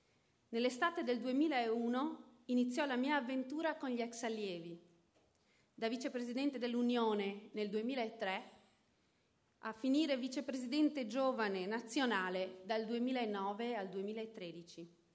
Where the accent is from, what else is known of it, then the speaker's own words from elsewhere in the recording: Venice, Veneto, Italy; born there; sono nata a Venezia Mestre il 2 aprile 1981